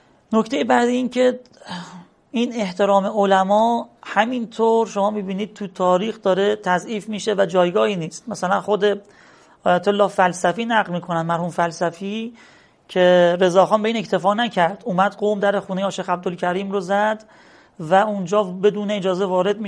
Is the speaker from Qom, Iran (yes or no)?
yes; Qom, Iran; مثلا مردم قم، خود من قمی هستم، اینجا کفن میپوشن